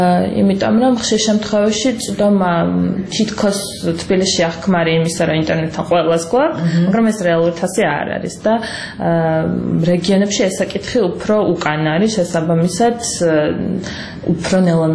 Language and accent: Georgian; Zugdidi, Samegrelo-Zemo Svaneti, Georgia; რაც იყო ზუგდიდში და სადაც მე თვითონ ზუგდიდელი ვარ